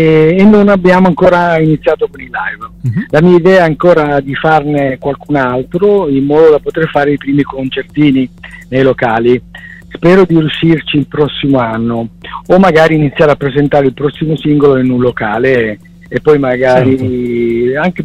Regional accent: Monasterace, Calabria, Italy; Prima nel mio dialetto, sono calabrese, Reggio Calabria, provincia di Monasterace

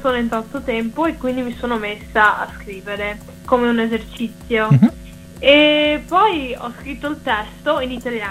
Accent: Singapore; Italian is a second language; also born or lived in Italy; now in Dublin, Ireland; a sei mesi i miei genitori si sono spostati dall'Italia a Singapore, quindi io sono cresciuta a Singapore. E poi un anno fa mi sono spostata da Singapore a qua in Irlanda, a Dublino.

